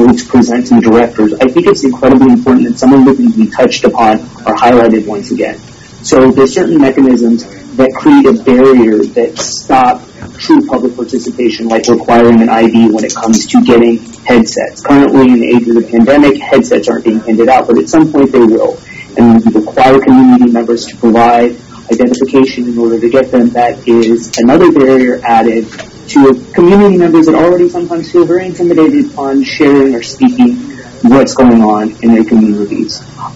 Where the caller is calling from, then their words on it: Houston, Texas, United States; I am calling in from Houston.